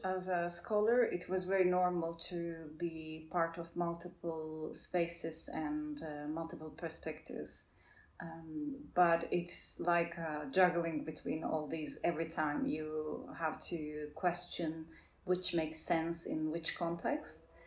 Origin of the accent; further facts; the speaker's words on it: Turkey; English is a second language; also born or lived in United Kingdom; I was an outsider in the UK context as well, because I came from Turkey.